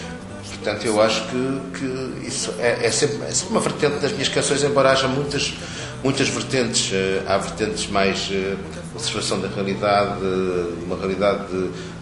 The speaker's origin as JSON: {"language": "Portuguese", "region": "Porto", "country": "Portugal", "said": "porque eu sou do Porto, vinhamos muito em viagem para estas bandas nessa altura"}